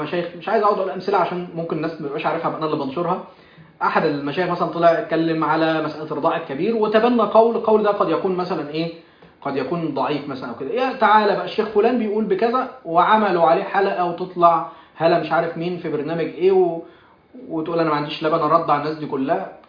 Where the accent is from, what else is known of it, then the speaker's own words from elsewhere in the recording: Egypt; وانا طبيب مصري